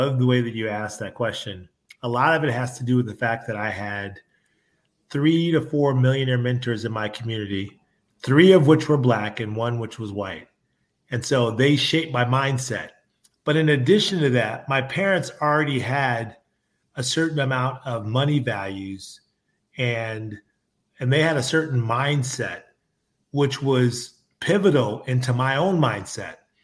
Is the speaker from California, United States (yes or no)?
yes; Seaside, California, United States; also born or lived in Carmel; I'm actually born south of Oakland in a little town called Carmel and raised in a little town called Seaside right outside of Carmel.